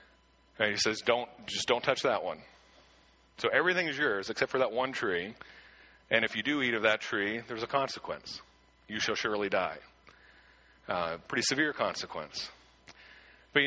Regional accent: Shawville, Quebec, Canada; I grew up on, if you know Shawville at all, I grew up on Shawville Hill, literal hill.

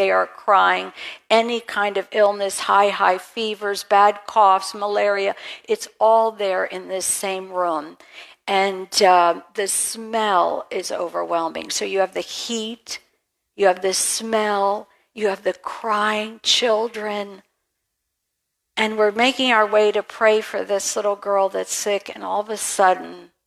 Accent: Philippines; born there; God brought me from the day I was born in the Philippines

